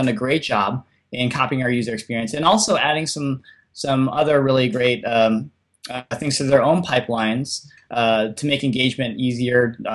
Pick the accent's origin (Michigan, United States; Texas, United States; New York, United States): Michigan, United States; Detroit; It's based in Detroit, which is my hometown.